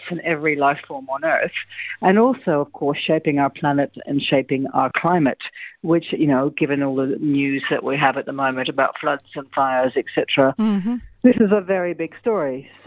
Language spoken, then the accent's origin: English; Perth, Western Australia, Australia; Well, I'm actually from Perth originally. I went to Curtin and I went to film school there.